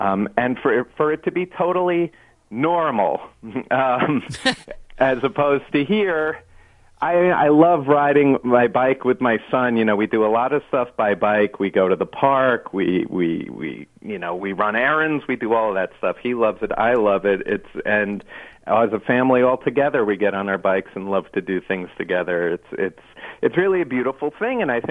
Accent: United States; beyond New York, I'm American, and I love America

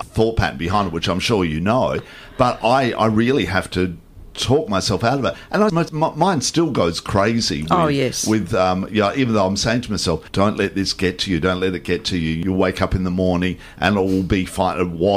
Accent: Adelaide, South Australia, Australia; my best friend that I grew up with back in Adelaide

